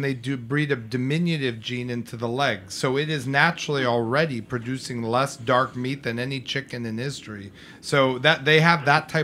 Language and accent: English; New York City, New York, United States; I've never grown up with the mall, born and raised on the Upper East Side.